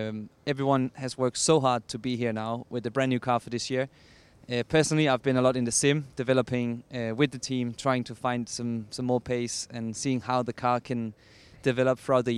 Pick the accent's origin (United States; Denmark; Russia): Denmark; Yeah, so I'm from Denmark. I'm 22 years old now.